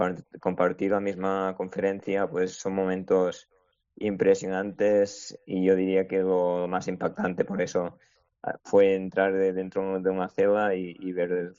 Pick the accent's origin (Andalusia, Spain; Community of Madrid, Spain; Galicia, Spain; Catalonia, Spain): Catalonia, Spain; Igualada; hicimos una estrena en mi pueblo, en Igualada